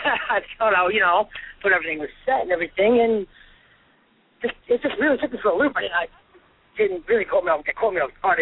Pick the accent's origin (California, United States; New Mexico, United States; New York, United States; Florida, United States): New York, United States; I mean, New York's my hometown.